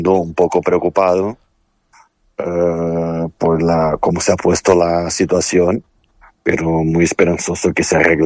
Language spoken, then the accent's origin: Spanish; Porto Alegre, Rio Grande do Sul, Brazil; Soy del sur, de Porto Alegre, Rio Grande do Sul.